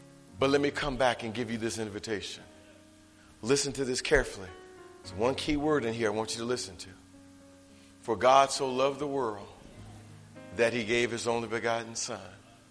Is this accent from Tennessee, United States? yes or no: no; Pontiac, Michigan, United States; in my hometown, right outside Detroit in Pontiac, Michigan